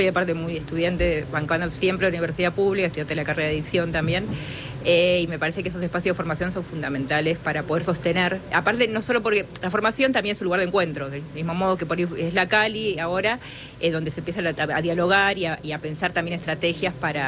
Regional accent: Banfield, Buenos Aires Province, Argentina; Yo digo Banfield, no amo Escalada, pero estoy, en realidad, es como una cuestión de geografía. Por 2 cuadras, yo me crié en Banfield, en realidad.

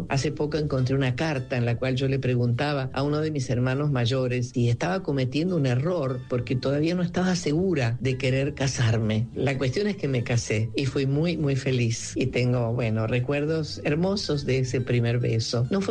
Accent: Vicenza, Veneto, Italy; moved away; Yo he ido muchas veces a Italia, a mi ciudad natal, a Vicenza, a la región del Véneto

